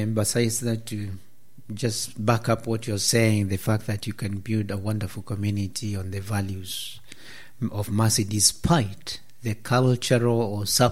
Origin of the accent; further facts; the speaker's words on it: Kenya; I mean, I'm from Kenya, so expertise in animals, we have lots of them.